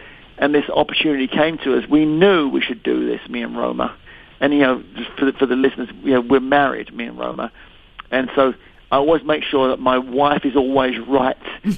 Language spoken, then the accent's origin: English; England, United Kingdom; growing up in England, you know, with a Scottish family. My dad was a Scottish Catholic, my mum a Scottish Presbyterian